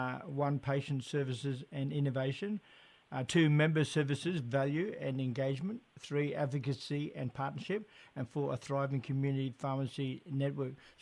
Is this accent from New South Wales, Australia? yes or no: no; Darnley Island, Queensland, Australia; Darnley Island man here, so we got connection, my sister.